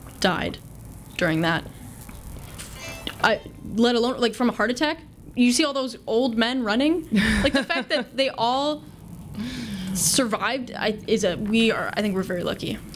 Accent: Alexandria, Virginia, United States; born there; I mean, I was born in Washington, D.C., or Alexandria, Virginia, right outside of Washington, D.C.

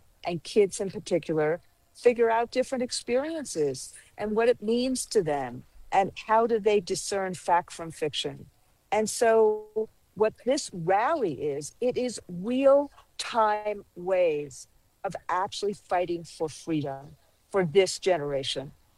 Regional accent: United States; I wear this American flag every day. Every day. I am an American. I am a proud American.

